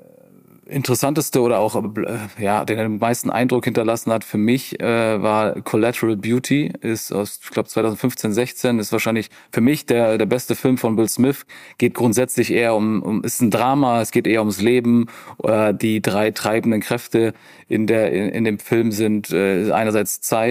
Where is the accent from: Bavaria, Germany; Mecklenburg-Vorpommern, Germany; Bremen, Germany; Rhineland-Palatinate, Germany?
Bavaria, Germany; now in Frankfurt, Germany; Ich bin ja gebürtiger Allgäuer